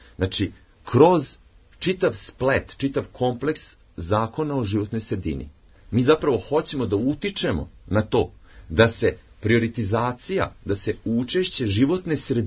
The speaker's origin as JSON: {"language": "Serbian", "town": "Subotica", "region": "Vojvodina", "country": "Serbia", "said": "Znači, ja sam iz Subotice, živim nekoliko 2-3 km od deponije"}